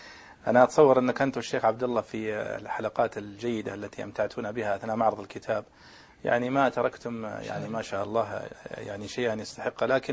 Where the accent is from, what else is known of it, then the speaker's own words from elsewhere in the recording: Saudi Arabia; عندنا في السعودية